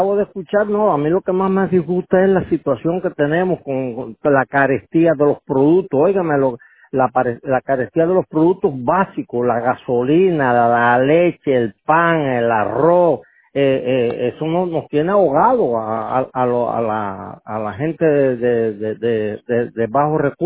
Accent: Cuba; now in United States; yo soy cubano

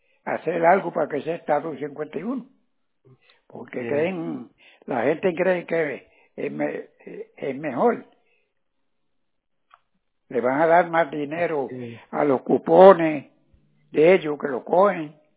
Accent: San Germán, Puerto Rico; Soy puertorriqueño, vivo en Puerto Rico. Vivo en la ciudad de San Germán.

